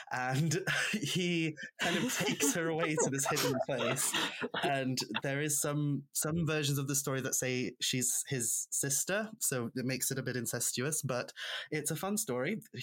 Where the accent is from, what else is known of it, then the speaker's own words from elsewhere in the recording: Wales, United Kingdom; first language Welsh; English is a second language; because to me growing up there I'm just Welsh. That's how I've always identified. My first language is Welsh. I didn't speak much English until I think I went to university in Manchester.